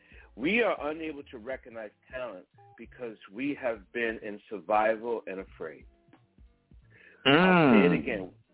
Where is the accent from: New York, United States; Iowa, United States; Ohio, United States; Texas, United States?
New York, United States; being my mid age, growing up in New York, I was a big East Coast against the West Coast guy.